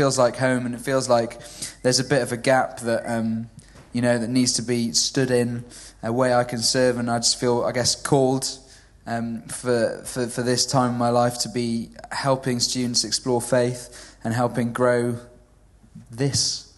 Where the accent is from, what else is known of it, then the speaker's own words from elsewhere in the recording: East of England, United Kingdom; accent: Watford; first language Welsh; English is a second language; So when I speak Welsh, which is my first language, I sound very Welsh. When I sound English, I sound like a very well-spoken Watford person